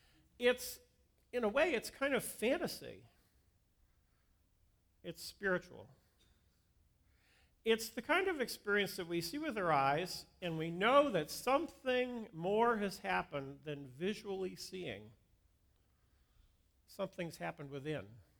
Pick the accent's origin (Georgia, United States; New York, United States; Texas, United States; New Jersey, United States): New Jersey, United States; I grew up in New Jersey where there's big waves, you know, along the New Jersey coast.